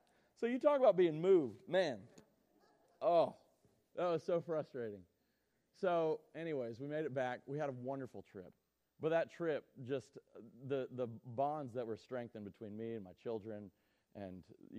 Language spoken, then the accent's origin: English; Florida, United States; also born or lived in Michigan; now in Tennessee; I was actually born in Michigan but raised in Florida, and then I came to Tennessee, so they call me a halfback.